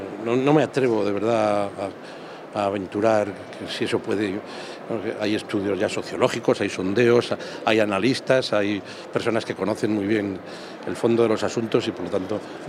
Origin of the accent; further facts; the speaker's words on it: Castile and León, Spain; en el proyecto de mi tierra, en el proyecto de Castilla y León